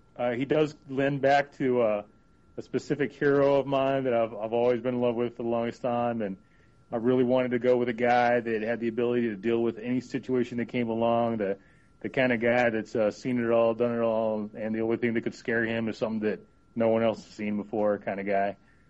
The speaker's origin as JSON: {"language": "English", "region": "Tennessee", "country": "United States", "said": "And, I put that out there because I'm from Tennessee, too."}